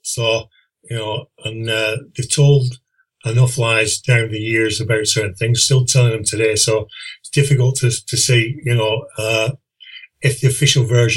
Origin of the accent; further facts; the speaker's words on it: England, United Kingdom; And that is why I came forward tonight without any political label, without any bias, but simply as an Englishman to warn you.